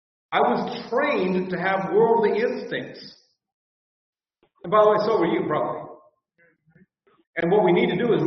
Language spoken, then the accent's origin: English; United States; because after all, I'm an American and my instincts were trained by the society around me